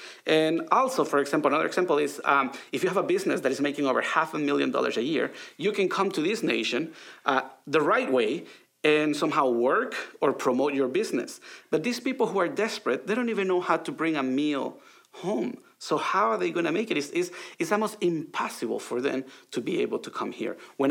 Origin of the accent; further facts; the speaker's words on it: Honduras; I'll give you an example. I'm from Honduras.